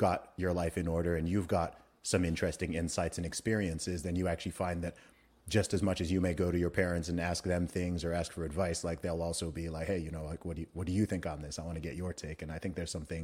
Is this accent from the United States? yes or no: no; Saudi Arabia; we grew up in Saudi Arabia, right? So my parents just left to a complete foreign country.